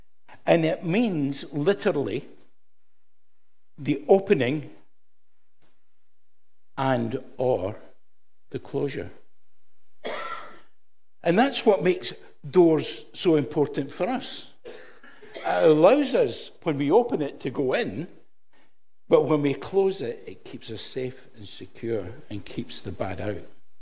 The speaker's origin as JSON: {"language": "English", "region": "Scotland", "country": "United Kingdom", "said": "as only a Scot can actually do, to say to you. And one of the things that we do in Scotland is we first foot."}